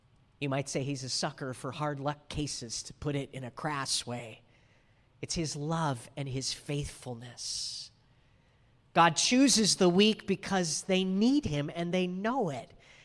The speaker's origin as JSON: {"language": "English", "town": "Rialto", "region": "California", "country": "United States", "tie": "born or raised there", "also_born_or_lived": "Yucaipa", "said": "I grew up in Rialto and then moved to Yucaipa, both pretty small towns."}